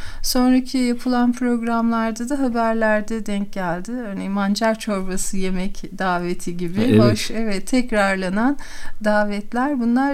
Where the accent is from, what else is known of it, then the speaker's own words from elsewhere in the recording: Zonguldak, Turkey; Ben bir Zonguldaklı olarak mesela çok dikkatimi çeken bir durum.